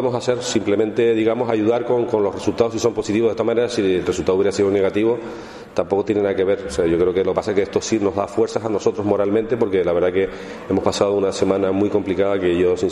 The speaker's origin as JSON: {"language": "Spanish", "country": "Uruguay", "said": "todos los que somos del Uruguay"}